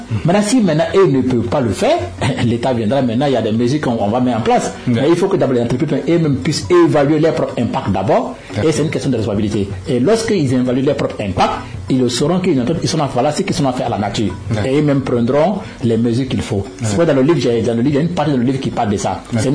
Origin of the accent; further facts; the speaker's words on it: Guinea; En Guinée, chez nous, en Guinée, ils ne sont pas compliqués.